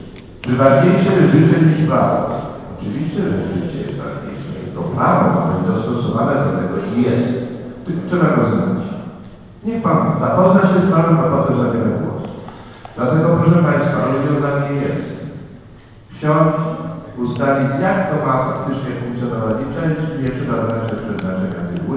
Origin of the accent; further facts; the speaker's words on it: Kraków, Lesser Poland, Poland; born there; Jestem urodzony w tym mieście, nie tylko ja, tylko wielu moich przodków. Dzielę mieszkałem w centrum